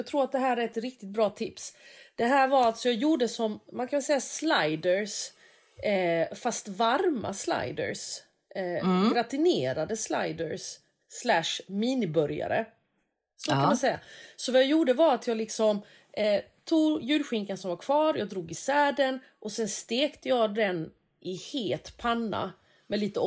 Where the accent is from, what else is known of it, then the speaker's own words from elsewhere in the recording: Småland, Sweden; Man är från Småland och inte kan franska liksom.